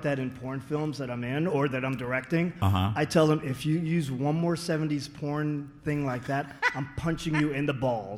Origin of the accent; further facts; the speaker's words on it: New York, United States; Well, my background is I'm corporate America from New York, 23 years